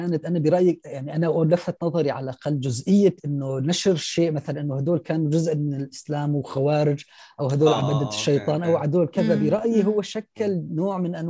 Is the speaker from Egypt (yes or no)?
no; Qamishli, Al-Hasakah Governorate, Syria; ممكن بحكم انا كوني من القامشلي شفت يعني بهذيك الايام، يعني كنت بشوف ناس